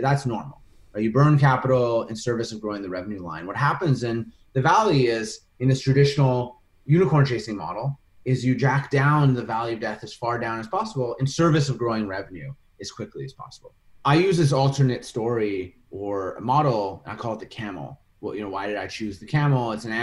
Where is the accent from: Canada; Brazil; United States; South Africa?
Canada; Winnipeg, Manitoba; I'm from Winnipeg.